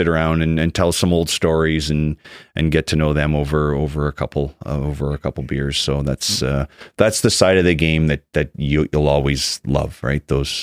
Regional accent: Ottawa, Ontario, Canada; growing up in Ottawa, there was lots of outdoor rinks.

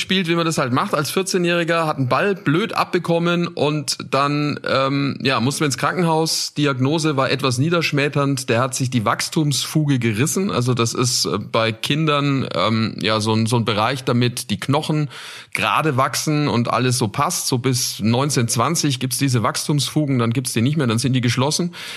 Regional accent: Nuremberg, Bavaria, Germany; in meiner Heimat in Nürnberg

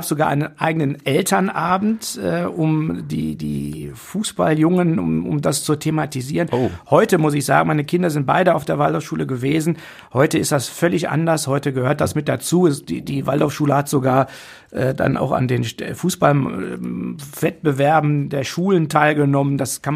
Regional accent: Essen, North Rhine-Westphalia, Germany; Und zwar in einer sehr bürgerlichen Umgebung. Ich bin hier in Essen-Bredeney groß geworden. Ich komme aus einem sehr akademischen Haus

